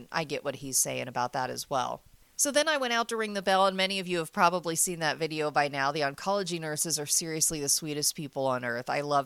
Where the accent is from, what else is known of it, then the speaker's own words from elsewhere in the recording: Frankfort, Indiana, United States; I even met one who lives in my hometown of Frankfort, Indiana.